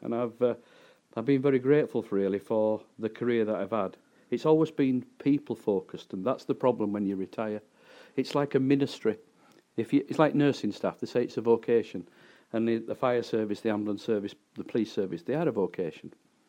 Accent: Keighley, Yorkshire and the Humber, United Kingdom; I got the most amount of beatings when I were in my hometown of Keighley.

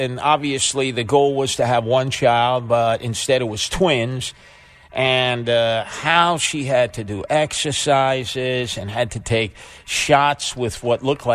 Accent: Brooklyn, New York, United States; born there; I'm 63, and I was … first in Brooklyn.

